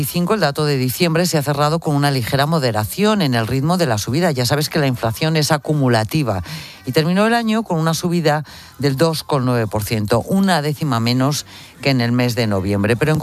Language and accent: Spanish; Burgos, Castile and León, Spain; Oye, yo soy de Burgos.